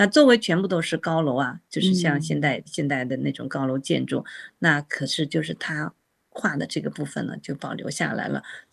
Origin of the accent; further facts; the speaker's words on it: China; 我们从大陆出来的人